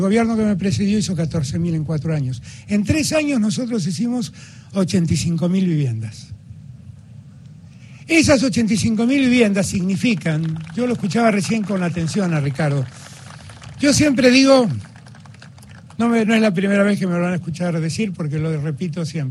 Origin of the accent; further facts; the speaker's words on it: Buenos Aires, Argentina; Yo soy porteño, soy orgullosamente porteño